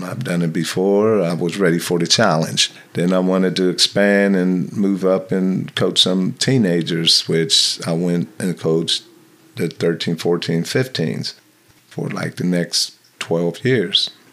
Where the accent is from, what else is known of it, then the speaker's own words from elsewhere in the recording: Homestead, Florida, United States; also born or lived in California; I was born and raised in Homestead. Left between military, just venturing out on my own, California, a couple other places, other cities, and just ventured back to Homestead.